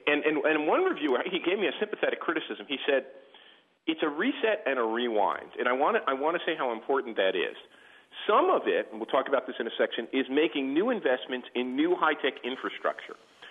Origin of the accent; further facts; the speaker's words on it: Newark, New Jersey, United States; Here, I'm a kid from Newark and a kid of a working-class father who worked in a factory all of his life.